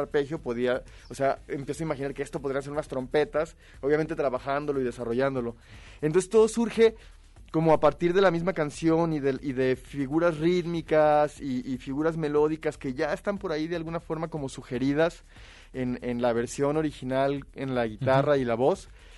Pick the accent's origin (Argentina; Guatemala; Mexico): Mexico; yo al final pues soy mexicano, como tortas ahogadas los domingos.